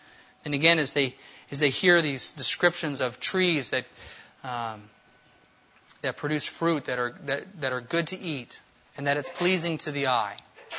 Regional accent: Apple Valley, California, United States; moved away; I grew up in Apple Valley, and not a ton of produce there, but we had cheap produce that we could get our hands on easy. The oranges in California are amazing.

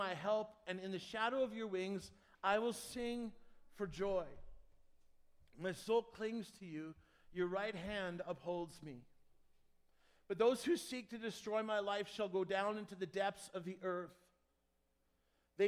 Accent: Edmonton, Alberta, Canada; I'm actually from Edmonton.

